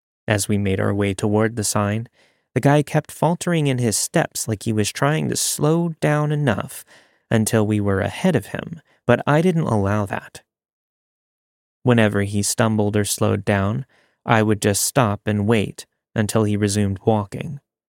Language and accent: English; East Coast, United States; As someone who was born and raised on the East Coast, I thought California was a huge change.